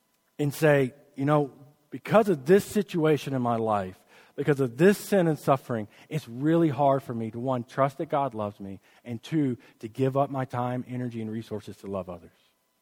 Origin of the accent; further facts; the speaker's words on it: the South, United States; Like, here, I'm from the South, so this might skew me a little bit.